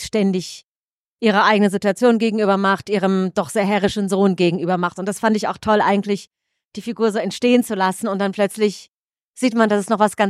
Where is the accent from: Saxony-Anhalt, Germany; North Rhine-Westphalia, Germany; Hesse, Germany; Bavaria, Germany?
North Rhine-Westphalia, Germany; now in United States; Ich lebe sehr weit weg in den USA, habe Heimweh nach meiner Heimat, die das Sauerland ist.